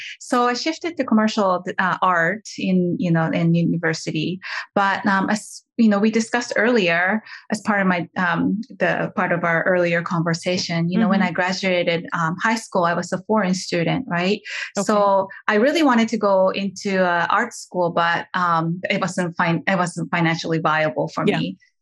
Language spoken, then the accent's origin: English; Japan; English is a second language; I'm originally from Japan.